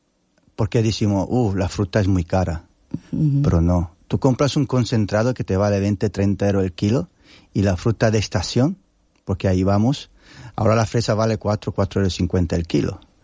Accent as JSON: {"language": "Spanish", "country": "Italy", "second_language": "Spanish", "said": "Porque nosotros somos italianos, ¿no?"}